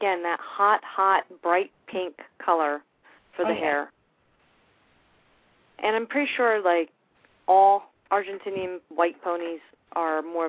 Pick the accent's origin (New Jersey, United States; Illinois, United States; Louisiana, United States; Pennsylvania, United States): New Jersey, United States; I'm from Jersey.